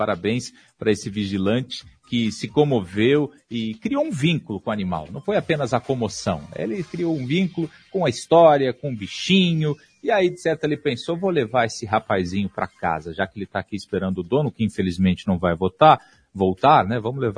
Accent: Água Boa, Mato Grosso, Brazil; eu me criei no Mato Grosso, numa cidade chamada Água Boa. Minha primeira infância foi lá.

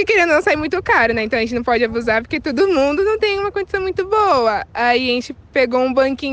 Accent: Ourinhos, São Paulo, Brazil; Sim, eu vim de carro, sou de Ourinhos. Vim de carro, saí 6h30 da minha cidade pra vir pra cá.

